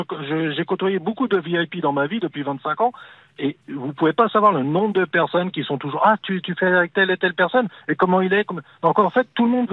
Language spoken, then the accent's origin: French; France; on n'est pas exempt, on est français